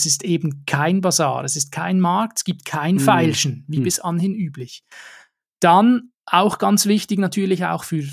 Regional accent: Switzerland; also zum Beispiel auch bei uns in der Schweiz, in der Ostschweiz, Innerschweiz, Glarus, Basel

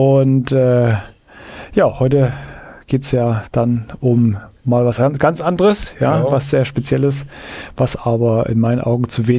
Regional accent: Nuremberg, Bavaria, Germany; Ich komme aus Nürnberg

